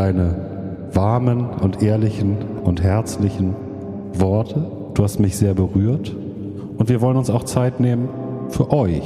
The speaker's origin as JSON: {"language": "German", "region": "Hamburg", "country": "Germany", "tie": "born or raised there", "said": "Ich bin ja im Hamburger Grindelviertel aufgewachsen. Das ist ja so in der Nähe der Universität."}